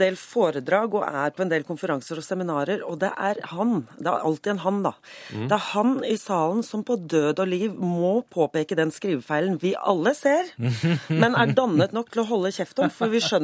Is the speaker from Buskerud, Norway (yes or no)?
no; Oslo, Norway; jeg er jo da født og oppvokst i Oslo